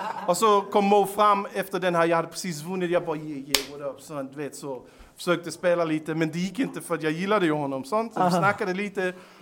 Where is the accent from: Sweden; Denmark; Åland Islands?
Denmark; Men eftersom jag var dansk så hängde jag fortfarande rätt mycket i Danmark.